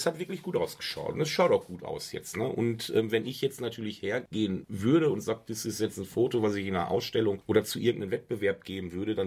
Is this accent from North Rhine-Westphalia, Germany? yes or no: yes; Essen, North Rhine-Westphalia, Germany; Ich komme aus Essen.